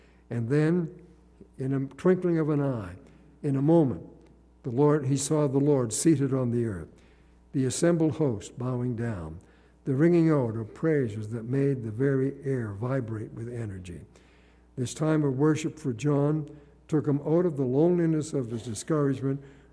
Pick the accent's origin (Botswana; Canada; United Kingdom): Canada; Nova Scotia; Now you know I come from Nova Scotia